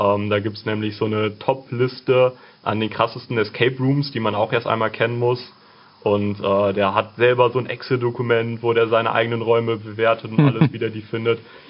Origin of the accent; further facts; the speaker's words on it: Aachen, North Rhine-Westphalia, Germany; Ich komme aus Aachen.